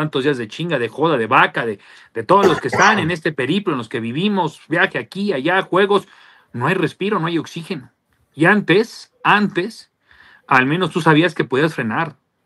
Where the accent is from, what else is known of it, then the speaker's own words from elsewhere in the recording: Spain; No, yo soy español.